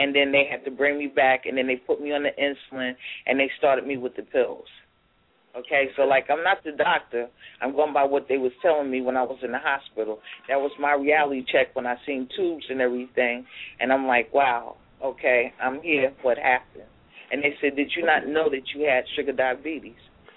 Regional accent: Jersey City, New Jersey, United States; Well, as of now, because I'm from Jersey City, there's not really any poetry places here

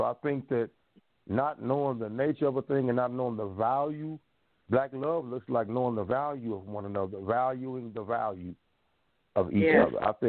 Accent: Tulsa, Oklahoma, United States; from Tulsa, Oklahoma, from Black Wall Street.

